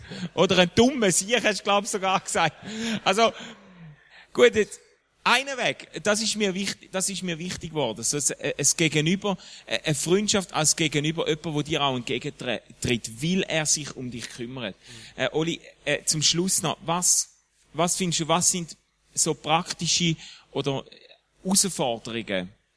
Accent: Schaffhausen, Switzerland; Ich bin ja in Schaffhausen in der Ostschweiz aufgewachsen

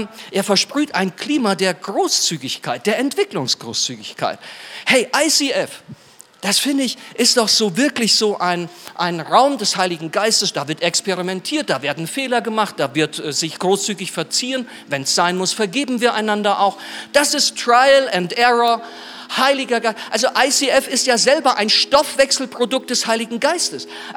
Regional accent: Germany; ich als Deutscher weiß etwas von diabolischer Begeisterung zu erzählen

